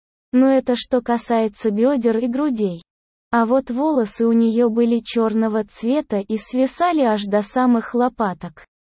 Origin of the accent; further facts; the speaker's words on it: Saratov, Saratov Oblast, Russia; Я родился и вырос в Саратове. В семье малообеспеченной и весьма консервативной.